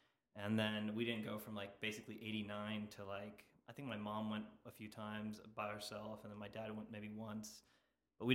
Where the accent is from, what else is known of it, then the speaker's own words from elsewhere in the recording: Pennsylvania, United States; born there; So before that, growing up, when I was born in Pennsylvania, so from age 0 to 3rd grade, we went basically 0 to 8 years old.